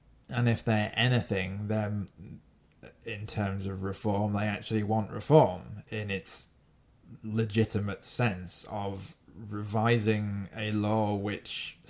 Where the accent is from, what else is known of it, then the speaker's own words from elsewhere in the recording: United Kingdom; I also have to say, as a British person, I can't imagine a scenario where the Speaker of the House